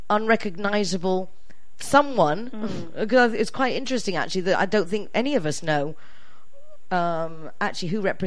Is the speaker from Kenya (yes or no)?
no; England, United Kingdom; now in Spain; I'm always going to be English. It doesn't change. I might speak Spanish, love Spain, work in Spain, but I'm always English.